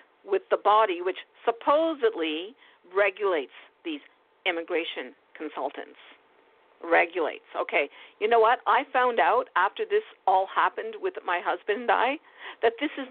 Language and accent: English; Canada; I am embarrassed to even say I am Canadian.